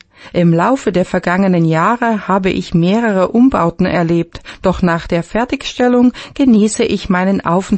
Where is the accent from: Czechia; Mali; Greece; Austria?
Czechia; Prague; Wir sind aus Prag und haben hier Verwandte